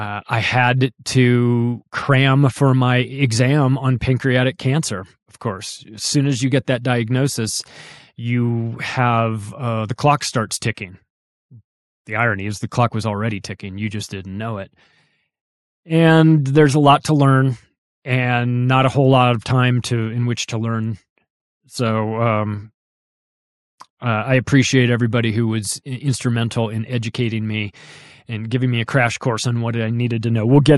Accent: Palm Springs, California, United States; also born or lived in Las Vegas; I lived in Las Vegas for almost 10 years. My mom lived in Las Vegas off and on. We're from Southern California, Palm Springs area. So we're desert people.

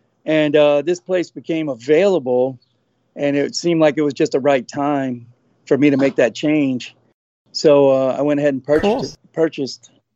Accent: St. Louis, Missouri, United States; moved away; Originally from St. Louis, Missouri.

